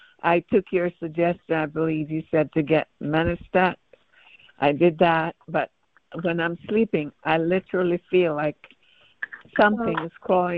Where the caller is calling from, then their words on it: Florida, United States; I'm in Florida.